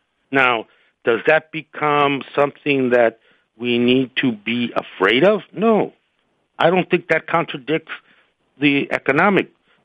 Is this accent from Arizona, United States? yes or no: yes; Tucson, Arizona, United States; as we saw in my hometown of Tucson, 15,000 people from all the rich variety of people that we have in our country